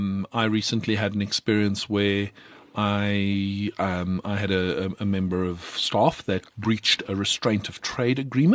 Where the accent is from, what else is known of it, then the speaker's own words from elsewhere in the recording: South Africa; I in fact take exception to the fact that as a South African CA, I am expected to uphold the highest standards of ethical behavior.